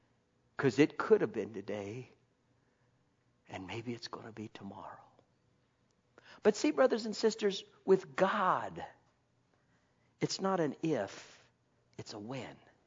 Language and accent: English; Colorado, United States; I grew up around Coors Brewery.